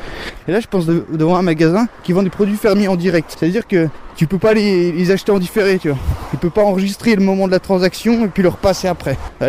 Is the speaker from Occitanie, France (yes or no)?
no; Pontarlier, Bourgogne-Franche-Comté, France; also born or lived in Besançon; je suis né à Besançon, mais j'ai vécu plus de 15 ans à Pontarlier. Donc c'est presque ma ville natale, c'est ma ville de grandissement